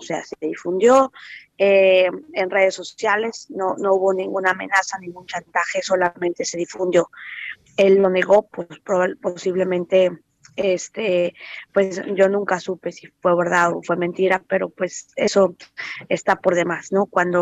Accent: Mexico; Y eso no estaba tipificado como delito en mi país, en México

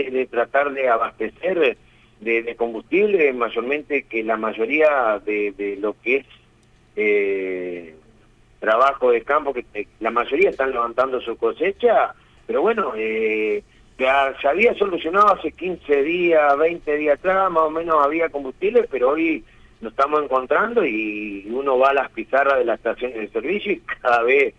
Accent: Argentina; Totalmente, lamentablemente es lo que nos pasa en la Argentina con diferentes gobiernos que van saliendo

